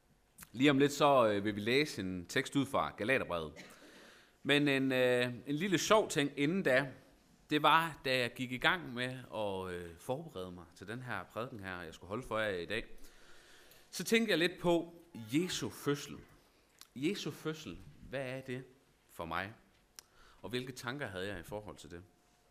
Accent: Esbjerg, Region of Southern Denmark, Denmark; Jeg er 30 år gammel. Jeg er født og opvokset lidt uden for Esbjerg.

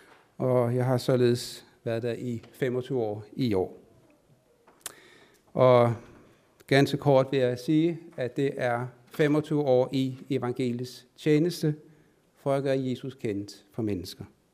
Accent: Capital Region of Denmark, Denmark; Jeg er født og opvokset på Bornholm, og så blev jeg uddannet elektriker.

